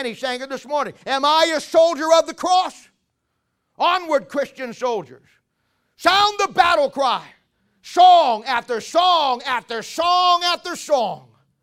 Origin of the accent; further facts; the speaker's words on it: Ohio, United States; It takes me back to my childhood as I was growing up in Ohio.